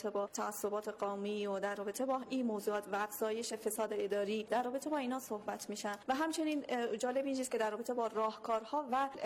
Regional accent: Afghanistan; خودم به عنوان یک زنی که جوان هستم در داخل این جامعه و به عنوان یک افغانستانی و افغان دارم زندگی میکنم

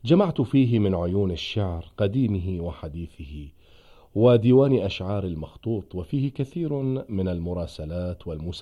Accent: Najaf, Najaf Governorate, Iraq; ولدت في النجف الأشرف عام 1332.

